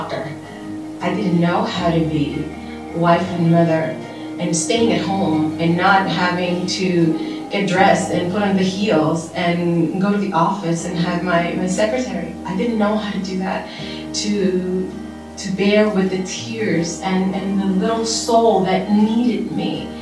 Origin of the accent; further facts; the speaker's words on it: Dominican Republic; I am from the Dominican Republic.